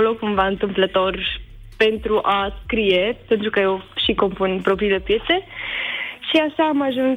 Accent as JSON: {"language": "Romanian", "region": "Chișinău", "country": "Moldova", "moved": "yes", "lives_now": "Bucharest, Romania", "said": "și vin din Republica Moldova. Cred că ați mai auzit asta. Vin din Chișinău, sunt în București deja de 4 ani și jumătate."}